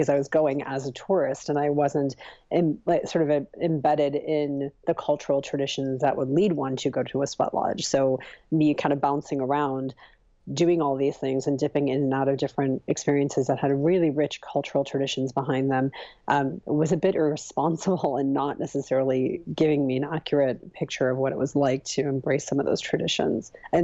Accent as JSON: {"language": "English", "town": "Chicago", "region": "Illinois", "country": "United States", "tie": "born or raised there", "also_born_or_lived": "India", "said": "Even though I'm from India, I was raised in Chicago, right? Like suburbs of Chicago. I was raised in the cold."}